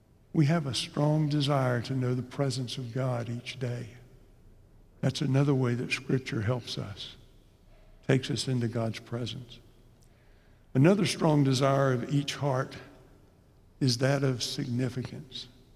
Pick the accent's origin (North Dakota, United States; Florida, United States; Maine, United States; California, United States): Florida, United States; Bradenton; born there; now in Fort Worth, United States; I was born in Bradenton, Florida. We live in Fort Worth, Texas, and we've lived here longer than we've lived anywhere as a married couple.